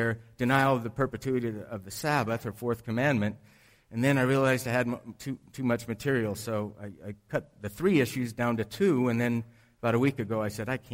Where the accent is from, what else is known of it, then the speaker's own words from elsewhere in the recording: California, United States; I'm from Southern California. And it is a privilege to be here.